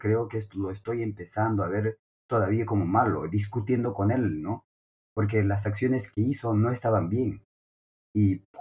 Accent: Peru; la responsabilidad de lo que ha pasado somos todos los peruanos.

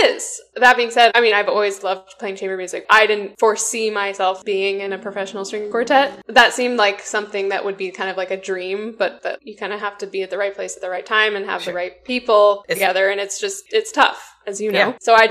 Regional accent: Seattle, Washington, United States; Sure. So I'm from Seattle, and I come from a musical family.

